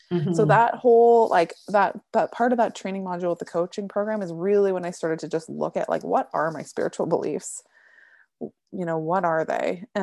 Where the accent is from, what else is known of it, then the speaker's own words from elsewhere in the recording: Alberta, Canada; I grew up in Alberta, Canada, and Catholic school is still public school.